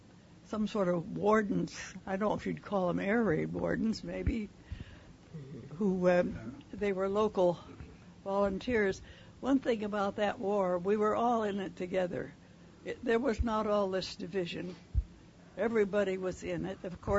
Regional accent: Ketchikan, Alaska, United States; Well, I was born here in Ketchikan and have lived here about all my life.

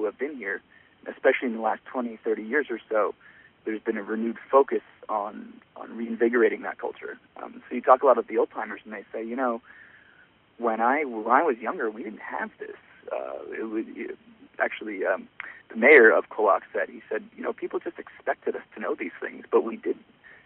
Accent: Tuaco, New Jersey, United States; I grew up in a town that was named after it's a native word. I grew up in Tuaco, New Jersey, and I could not tell you what Tuaco means

